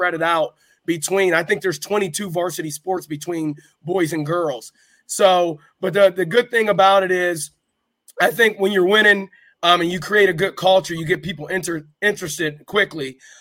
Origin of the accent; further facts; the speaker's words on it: Farrell, Pennsylvania, United States; I grew up in Farrell, so obviously I understand the dynamics there.